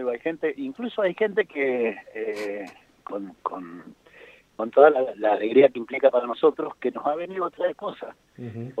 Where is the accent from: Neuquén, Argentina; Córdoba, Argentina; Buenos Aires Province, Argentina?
Buenos Aires Province, Argentina; Wilde; nosotros somos de Wilde, del barrio San Lorenzo.